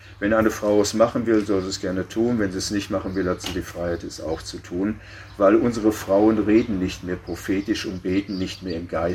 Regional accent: West Germany, Germany; Und wir kommen aus Westdeutschland, wir sind die Tradition nicht gewohnt.

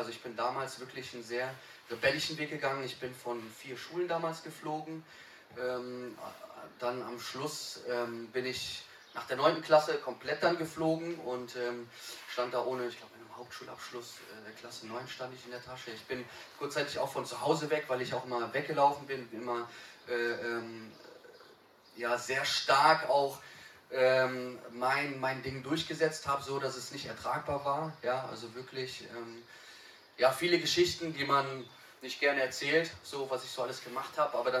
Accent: Bietigheim-Bissingen, Baden-Württemberg, Germany; ich komme aus Bietigheim-Bissingen. Und gehe dort in die Thebis-Gemeinde, die freie christliche Gemeinde.

